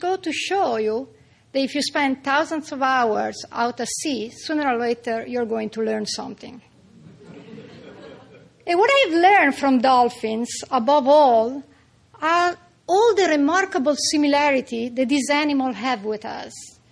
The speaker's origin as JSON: {"language": "English", "country": "Italy", "tie": "born or raised there", "second_language": "English", "said": "Growing up in Italy, with this dream to become a field biologist and studying animal behavior in the wild, wasn't always easy or popular for that matter. We Italian can be just a little bit conservative"}